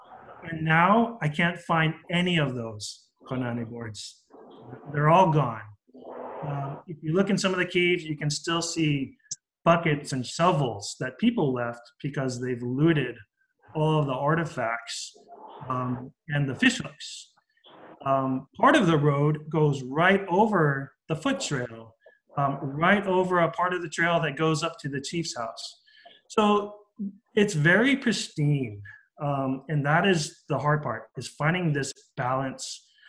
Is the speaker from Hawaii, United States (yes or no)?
yes; Kaʻu, Hawaii, United States; I'm from Kaʻu, so I'm not happy with that. I want to protect the trails in Kaʻu. That's where my family is from, and that's where we have those connections.